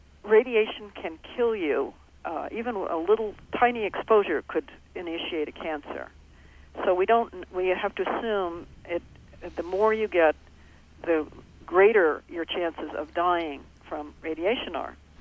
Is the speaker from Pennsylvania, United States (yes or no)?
no; New Mexico, United States; I grew up in New Mexico, which is naturally high in uranium, you know, part of the Colorado Plateau, the north part.